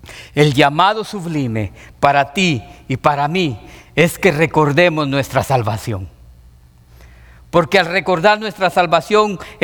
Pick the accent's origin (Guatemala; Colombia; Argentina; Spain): Guatemala; como centroamericano, como chapín, como guatemalteco